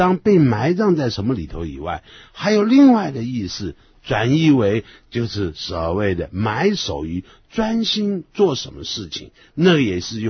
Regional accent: China; 不过我们中国人是无所谓了，对不对？

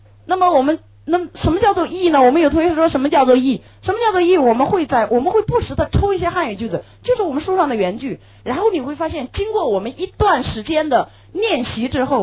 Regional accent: China; 对，因为阅读是我们中国人最强的一项。

